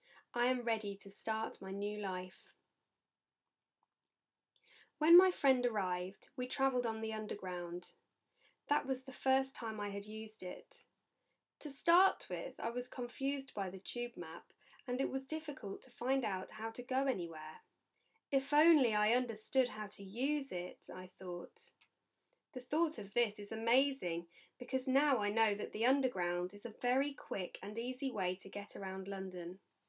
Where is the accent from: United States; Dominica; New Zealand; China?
China; now in United Kingdom; I come from China and I first arrived in the UK on the 15th of August 1997.